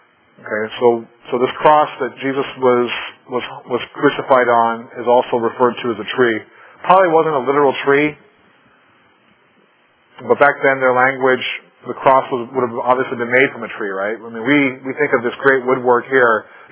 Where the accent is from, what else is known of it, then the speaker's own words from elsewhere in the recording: Ohio, United States; I'm from Ohio, so I'm a Reds fan.